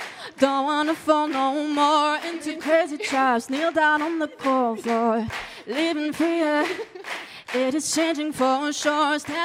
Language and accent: French; Île-de-France, France